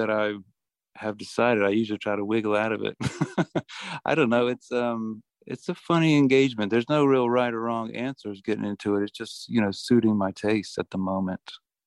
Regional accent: Columbia, South Carolina, United States; Ben and I grew up together in Columbia, South Carolina.

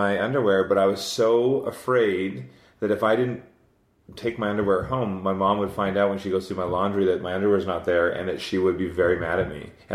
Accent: Scotland, United Kingdom; I'm Scottish.

